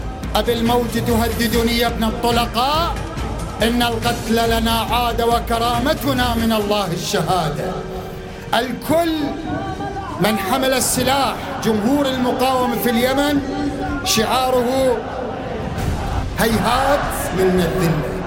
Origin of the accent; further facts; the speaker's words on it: Karbala, Karbala Governorate, Iraq; نحن من كربلاء